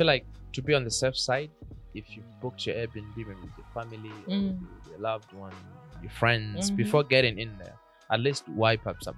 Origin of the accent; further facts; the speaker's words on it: Tanzania; I'm originally from Tanzania